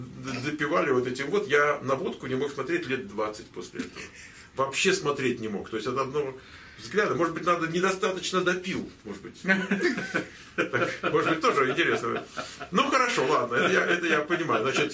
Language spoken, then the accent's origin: Russian; Moscow, Russia; Когда они узнавали, что я из Москвы